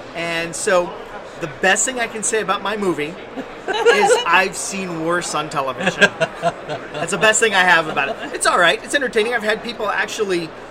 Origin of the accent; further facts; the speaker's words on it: Santa Clara, California, United States; I'm from the Bay Area. I live right there in the shadow of the new Levi's Stadium. Behind Great America.